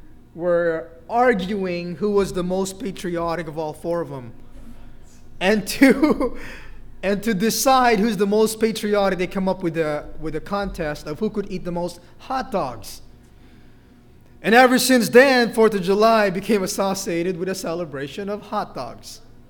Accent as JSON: {"language": "English", "country": "Philippines", "said": "I'm a Filipino. No idea. All I know is that our Independence Day was on June 12, I think, right?"}